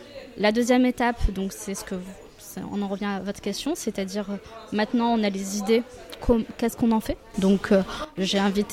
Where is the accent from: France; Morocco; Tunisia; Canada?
Morocco; Je suis marocaine. Quand je parle de mon projet au Maroc